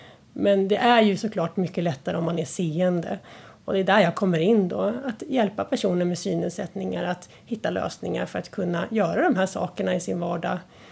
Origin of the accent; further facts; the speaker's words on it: Stockholm, Stockholm County, Sweden; now in Hälsingland, Sweden; i grund och botten så är jag från Stockholm och det brukar höras med min dialekt. Även om den är lite blandad med lite hälsingemål. För det är där jag bor i dagsläget då, i Hälsingland.